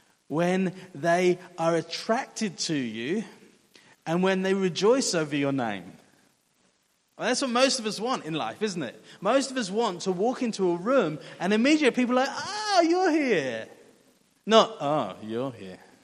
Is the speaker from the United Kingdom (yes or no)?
yes; England, United Kingdom; so in England, I grew up in England